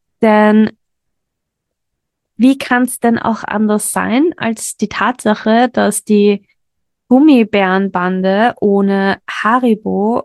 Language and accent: German; Austria; Bei uns in Österreich erst in den 90ern gelandet eigentlich